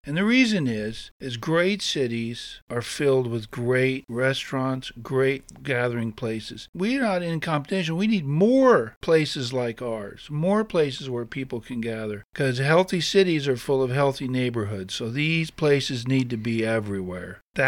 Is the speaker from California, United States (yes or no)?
yes; San Francisco, California, United States; I grew up in San Francisco going to great restaurants, great bread. My mom's from England, so I've been to Europe a bunch of times as a kid.